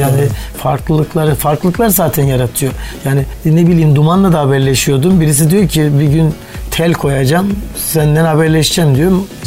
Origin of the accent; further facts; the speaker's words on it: Ankara, Turkey; now in Istanbul, Turkey; 1961 Ankara doğumluyum.